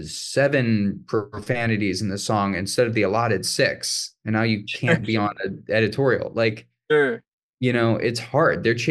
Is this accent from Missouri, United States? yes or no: yes; Webster Groves, Missouri, United States; also born or lived in Anaheim / Maryland / Ohio; I was born in Anaheim and then lived in like Maryland and Ohio for a little bit, but then did middle school and high school in St. Louis, Missouri. Specifically a town right outside of St. Louis called Webster Groves.